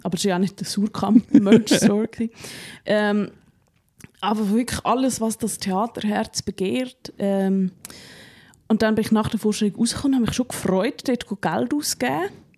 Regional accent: Switzerland; Das kann man als Schweizerin auch fast nicht relaten.

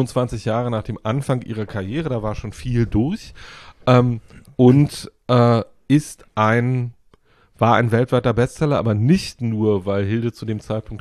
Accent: Woltersdorf, Brandenburg, Germany; Ich bin in Woltersdorf groß geworden.

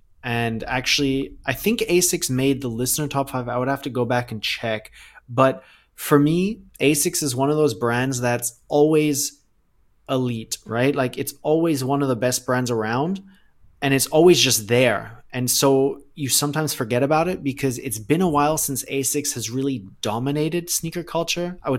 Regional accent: Thailand; also born or lived in Germany; I was born in Thailand. I lived there for 18 years. My dad still lives there. So I haven't, for me, Thailand is home, right? Like, I'm German. I have a German passport. Both my parents are German, but I spent my entire childhood in Thailand.

